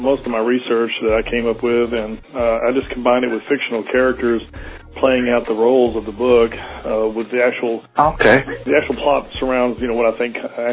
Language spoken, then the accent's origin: English; Fort Worth, Texas, United States; Well, I was born and raised in Texas. I've lived in Fort Worth most of my life.